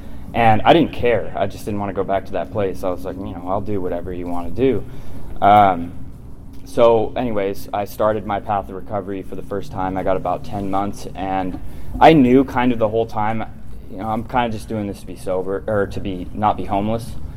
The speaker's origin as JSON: {"language": "English", "town": "Simi Valley", "region": "California", "country": "United States", "tie": "born or raised there", "said": "And I grew up in Simi with him and my mom in Agora. And so I'd always grew up in this house in Simi"}